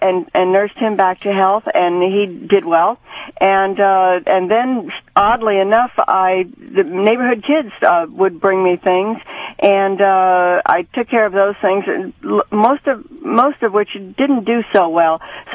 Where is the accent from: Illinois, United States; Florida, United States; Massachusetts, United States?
Florida, United States; I grew up in a rural portion of Florida, of northeast Florida, on the St. John's River, where, amazingly enough, we swam with the manatees.